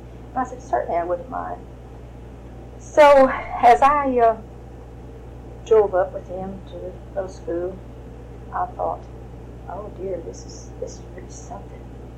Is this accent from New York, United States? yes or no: no; George West, Texas, United States; also born or lived in De Niro; I was born in De Niro, Texas. That's right out of out of George West. And I lived there until I was 2 years of age. And then we moved to George West.